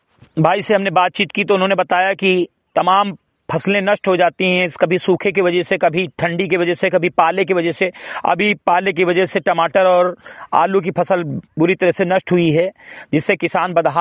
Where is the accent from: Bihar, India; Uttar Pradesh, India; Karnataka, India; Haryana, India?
Uttar Pradesh, India; ग्राम सभा से मेरी कटाई विकासखंड मेनपुरा जनपद बहराइच का मूल निवासी हूं